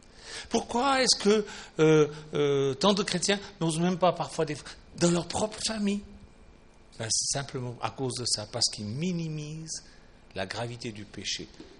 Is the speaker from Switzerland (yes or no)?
yes; Switzerland; comme on dit, par chez nous en Suisse